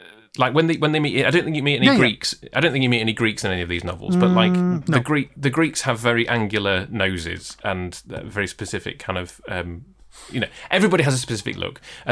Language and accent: English; United Kingdom; you and I like weren't offended by the caricatures of us as British people.